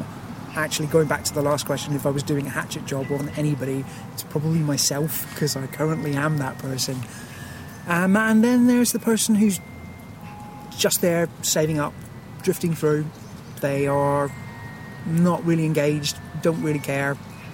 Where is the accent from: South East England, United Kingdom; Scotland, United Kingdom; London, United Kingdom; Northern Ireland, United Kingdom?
Northern Ireland, United Kingdom; It was quite nice being Northern Irish and killing somebody via the immersion heater.